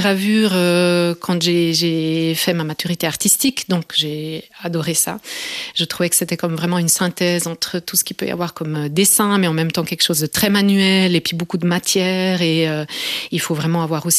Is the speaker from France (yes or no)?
no; Verscio, Ticino, Switzerland; je suis née à Verche, c'est le village du théâtre Dimitri.